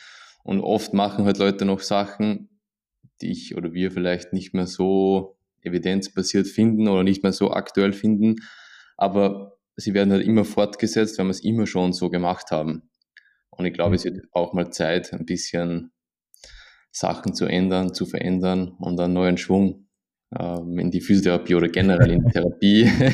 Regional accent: Austria; now in Emmenbrücke, Switzerland; Wie ihr wahrscheinlich hören könnt, bin aus Österreich und kein Schweizer.

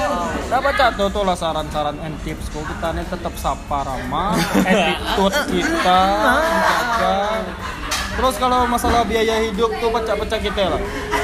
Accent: Bangka Belitung Islands, Indonesia; now in Depok, Indonesia; Itulah namanya kan kita ini orang Bangka, namanya kita sama-sama rantau.

